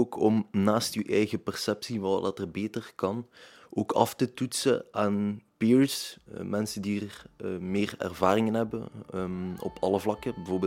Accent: Ghent, Flanders, Belgium; accent: Ghent; omdat het echt een Gentse film was, een Gentse productie. Dus ik moest mijn accent voor de verandering ook al niet wegsteken.

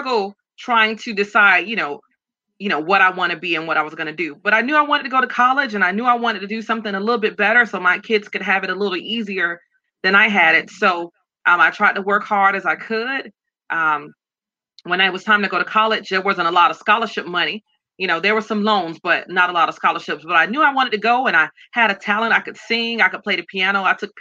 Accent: Miami, Florida, United States; Like I said, I grew up in Miami, inner city.

